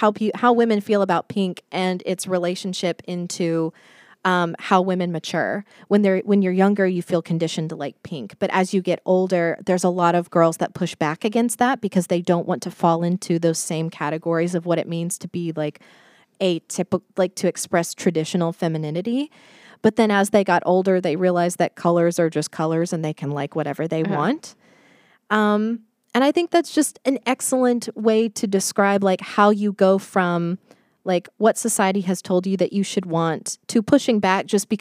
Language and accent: English; Texas, United States; like I'm from Texas, so UT orange